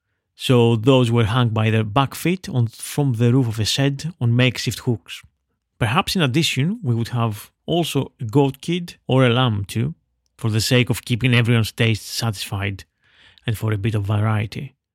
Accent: Veria, Central Macedonia, Greece; in my hometown of Veria in northern Greece, outside in my grandmother's yard and garden with my dad

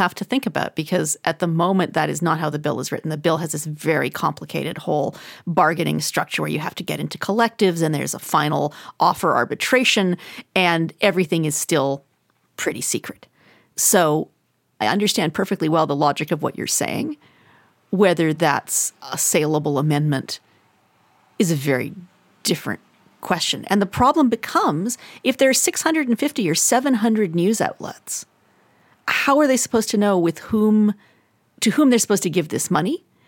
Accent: Alberta, Canada; I'm from Alberta, where, you know, the Alberta government at a certain point decided that anybody who talked about the environmental ramifications of the oil and gas industry, that was disinformation.

